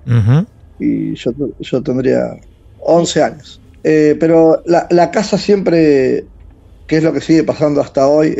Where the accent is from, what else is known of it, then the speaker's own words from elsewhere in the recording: San Fernando, Buenos Aires Province, Argentina; De Buenos Aires, San Fernando.